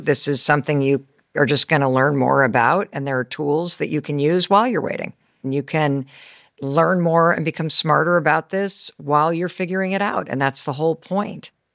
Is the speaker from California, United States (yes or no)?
no; Kansas City, Missouri, United States; born there; Do you know I was born in Kansas City, Missouri?